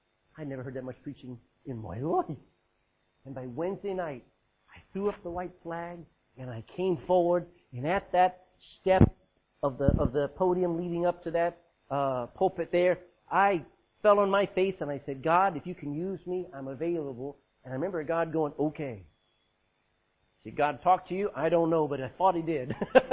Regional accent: Texas, United States; I'm a Texan.

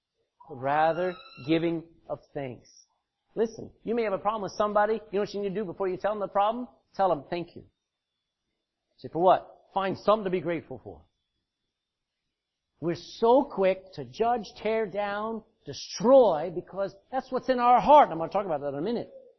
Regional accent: United States; moved away; I come from America. I'm away a long time, but America's still in me, where I still make light of things.

